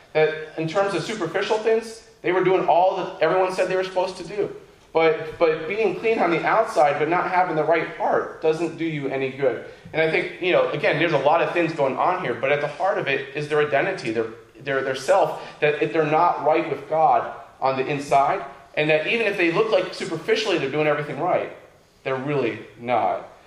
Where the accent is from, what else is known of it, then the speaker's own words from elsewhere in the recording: Danville, United States; I remember in my hometown in Danville, there's a park.